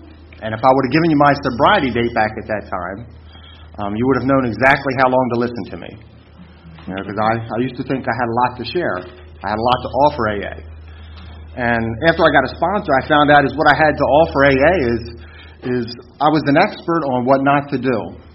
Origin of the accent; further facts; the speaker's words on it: Baltimore, Maryland, United States; now in York, United States; I'm from York, PA, originally from Baltimore, Maryland